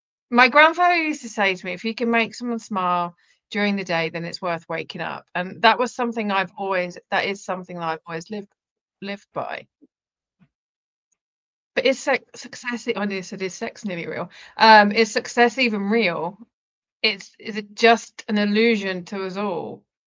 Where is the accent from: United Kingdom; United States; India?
United Kingdom; you know, we're British.